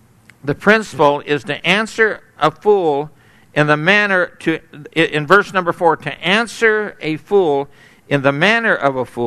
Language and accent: English; Santa Ana, California, United States; I grew up in Santa Ana, California.